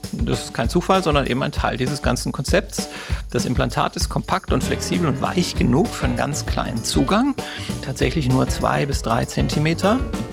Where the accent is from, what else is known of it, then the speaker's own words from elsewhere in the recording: Berlin, Germany; ich komme aus Berlin, habe hier eine Praxis für plastische und ästhetische Chirurgie.